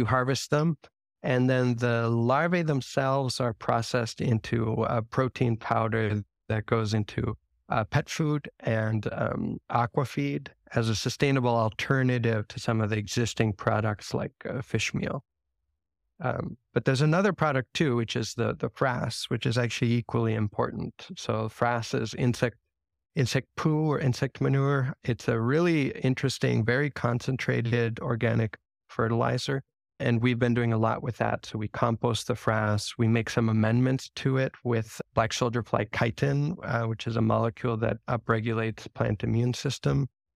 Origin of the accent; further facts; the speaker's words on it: Ecuador; also born or lived in United States; I grew up in Ecuador in South America to American parents, and I had these really amazing surroundings. I lived in a tropical forested area of Ecuador that had a lot of cloud forest.